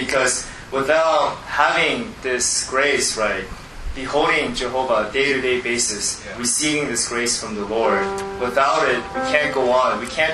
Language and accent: English; California, United States; Sorry, I'm from California.